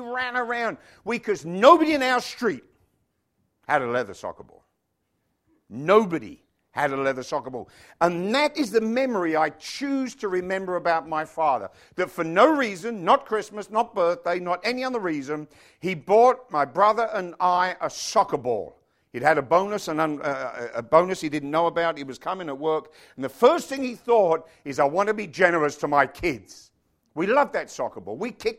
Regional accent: United Kingdom; the light on the lounge wasn't on for some reason, probably because we're British.

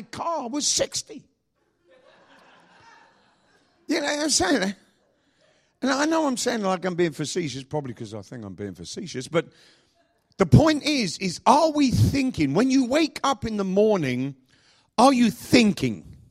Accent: England, United Kingdom; Well, excuse me, I'm English. Do you want to ask somebody about how social medicine works? Ask an Englishman.

